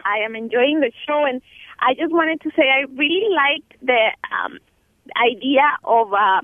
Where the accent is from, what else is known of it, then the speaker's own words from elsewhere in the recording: Mexico; that I ate corn when I was growing up in Mexico.